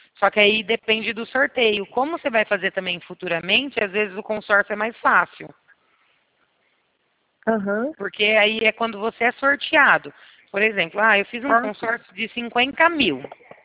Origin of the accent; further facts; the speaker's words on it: São Carlos, São Paulo, Brazil; Sou de São Carlos.